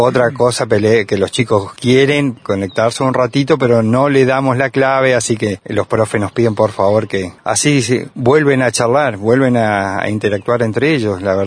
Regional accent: Oberá, Misiones, Argentina; also born or lived in Río Pico; Yo soy de Misiones, Oberá Misiones. Uh-huh. Me recibí de profe allá y me vine a la Patagonia, 18 años, en Río Pico.

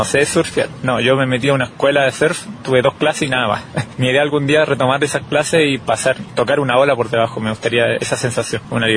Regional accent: Chillán, Ñuble, Chile; me fui de Chillán a Buenos Aires, 16.000 kilómetros, recorrí la carretera Austral, Perito Moreno, el glaciar, la Torre Paine, Punta Arena, el kilómetro cero, la ruta 40, Ushuaia. Ahora voy de vuelta a mi ciudad.

